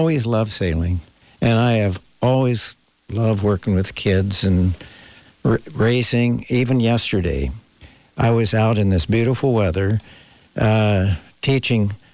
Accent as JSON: {"language": "English", "town": "Renton", "region": "Washington", "country": "United States", "tie": "born or raised there", "said": "so I'm really local."}